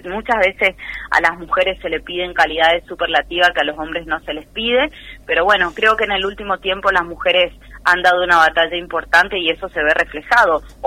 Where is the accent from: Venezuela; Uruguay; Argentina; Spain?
Argentina; Porque nosotros somos argentinos también.